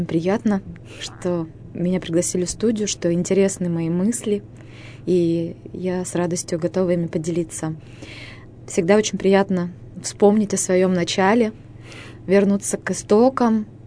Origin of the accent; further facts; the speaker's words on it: Chusovoy, Perm Krai, Russia; Жила я тогда на тот момент в городе Чусовой, я там родилась, Пермская область, мой родной город.